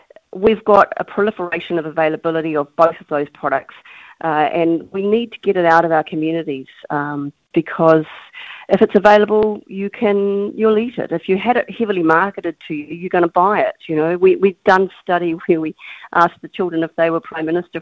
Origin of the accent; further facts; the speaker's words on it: New Zealand; certainly the environment that I grew up in Aotearoa, we didn't have the marketing.